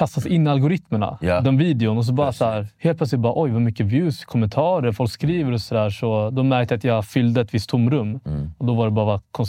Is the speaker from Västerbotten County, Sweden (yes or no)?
no; Vallentuna, Stockholm County, Sweden; Så att, jag är 28 år gammal, född 95. Jag är född och uppvuxen i Vallentuna, norr om Stockholm. Mm. Väldigt mycket norr. Lite bondesamhälle. Mm. Hade en väldigt svensk uppväxt. Du vet, jag har mamma från Etiopien, pappa är Eritrea.